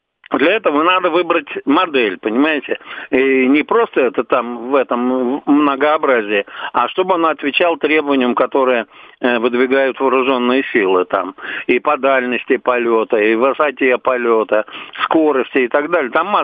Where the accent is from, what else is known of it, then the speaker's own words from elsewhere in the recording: Moscow, Russia; Я вообще москвич коренной, и поэтому эти парады с малолетства смотрел. Вот, ну, жил я вначале в районе Крымского моста